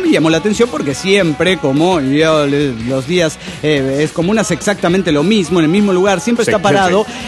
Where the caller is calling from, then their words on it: Trelew, Chubut, Argentina; desde Trelew, Chubut.